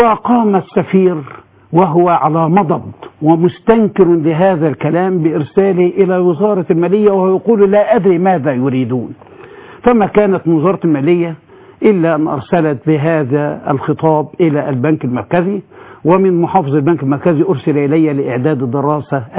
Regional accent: Egypt; دي بدأت هذه الفكرة في بداية السبعينات عندنا في مصر، ومنها انتشرت في العالم الإسلامي

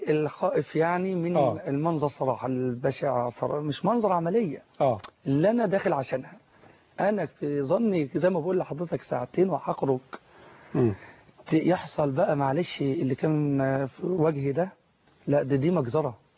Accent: Beheira, Egypt; بالرغم أن أنا من البحيرة

